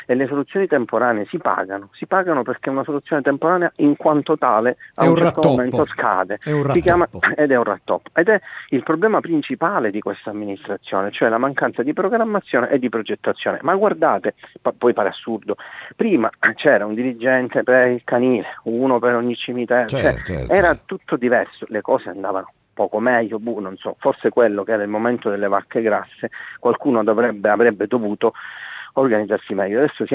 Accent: Palermo, Sicily, Italy; io qua ti dico da palermitano

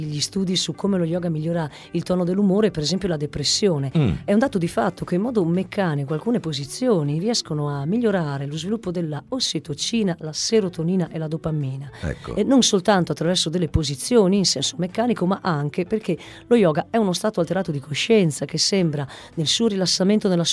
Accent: Trieste, Friuli-Venezia Giulia, Italy; nel centro principale Trieste, che è la mia città natale

